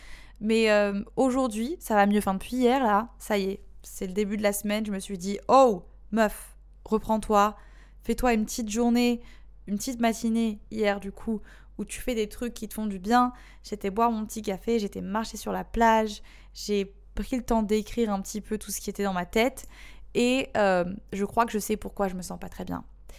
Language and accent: French; Marseille, Provence-Alpes-Côte d'Azur, France; also born or lived in Indonesia; J'abuse, je suis marseillaise.